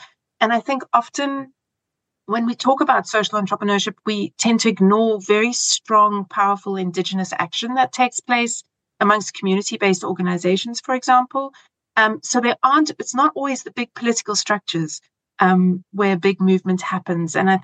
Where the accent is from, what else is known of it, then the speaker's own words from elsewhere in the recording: South Africa; I'm South African.